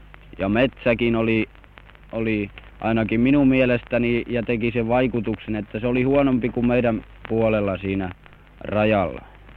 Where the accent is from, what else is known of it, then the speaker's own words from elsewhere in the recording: Forssa, Tavastia Proper, Finland; Minä olen Forssasta.